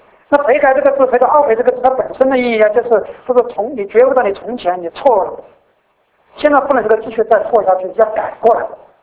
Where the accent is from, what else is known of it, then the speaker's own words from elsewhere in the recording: Sichuan, China; accent: Sichuanese; 就我们四川话一句话很实的一句话